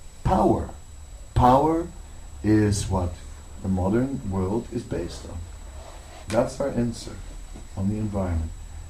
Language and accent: English; Netherlands; English is a second language; You know, I'm from Holland, you know, we have cows everywhere, right?